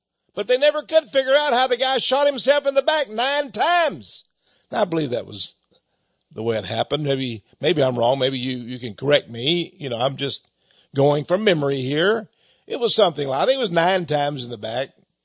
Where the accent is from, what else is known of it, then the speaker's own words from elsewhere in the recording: Texas, United States; You know, I'm from Texas, and of course, Texas has a great reputation as a state where people vote even when they're in the grave.